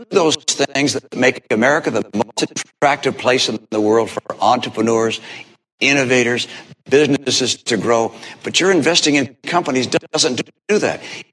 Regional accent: Detroit, Michigan, United States; I'm a son of Detroit. I was born in Detroit.

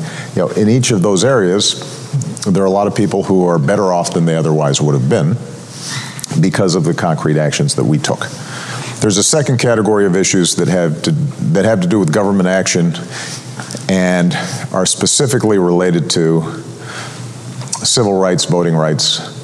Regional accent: Hawaii, United States; I'm pretty sure this is because I was born in Hawaii. And so I spent most of my early years in really pleasant weather all the time, splashing in waves and things.

